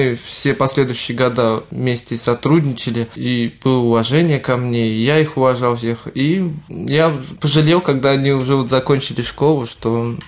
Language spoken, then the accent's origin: Russian; Dubki, Moscow Oblast, Russia; я родился в Раменском районе, поселок Дубки. Такая глубинка немножко Раменского района. Я учился во Власовской средней школе, так, где сейчас и работаю, собственно.